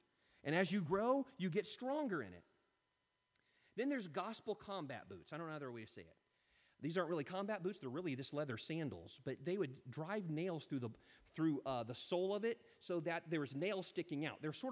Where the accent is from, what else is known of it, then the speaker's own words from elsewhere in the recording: United States; I'm American, not Russian.